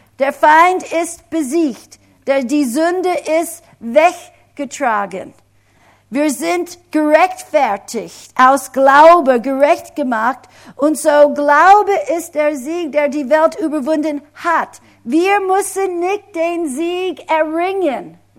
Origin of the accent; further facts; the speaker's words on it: United States; now in Germany; Wir als Amerikaner hatten ganz viele andere Namen